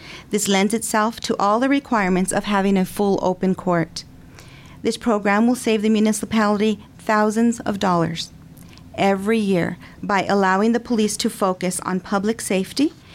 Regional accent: United States; I was born and raised here in Grant County, and I have chosen to raise my family in this community.

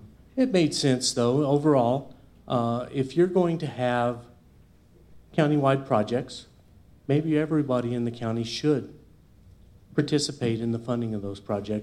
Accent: Baird, Texas, United States; because I was raised in Baird

